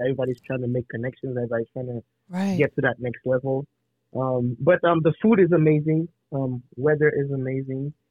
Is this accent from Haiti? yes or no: yes; Port-au-Prince, Ouest, Haiti; English is a second language; I am originally from Port-au-Prince, Haiti. I am 31 years old